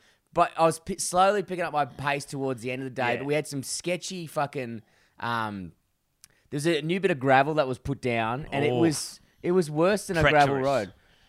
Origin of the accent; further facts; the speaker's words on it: Perth, Western Australia, Australia; which was red clay and rocks, which is my hometown of Perth.